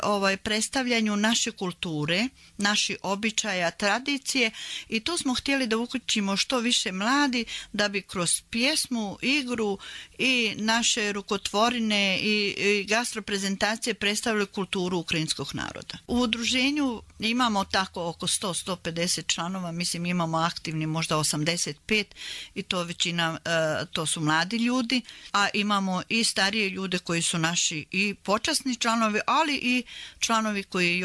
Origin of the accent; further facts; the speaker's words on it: Trnopolje, Republika Srpska, Bosnia & Herzegovina; iz mjesta s kojeg mi dolazimo, iz Trnopolja